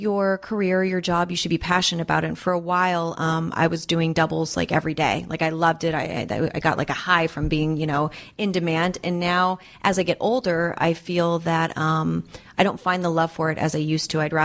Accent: Valencia, California, United States; also born or lived in Las Vegas; Valencia.

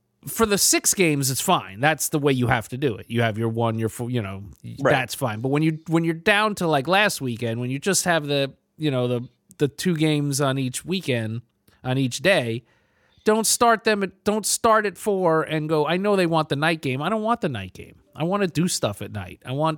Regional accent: New York, United States; I grew up in Jets country in New York area there.

